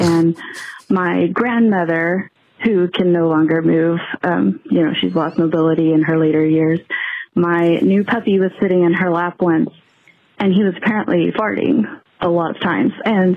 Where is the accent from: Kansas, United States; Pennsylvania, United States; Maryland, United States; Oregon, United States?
Oregon, United States; I'm from Oregon.